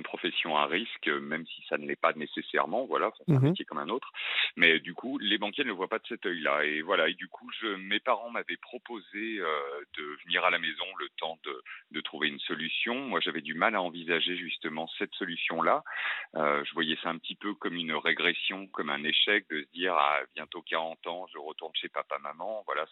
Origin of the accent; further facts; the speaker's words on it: Lyon, Auvergne-Rhône-Alpes, France; je vous appelle de Clermont, où je suis pour le travail, mais je suis lyonnais, sinon.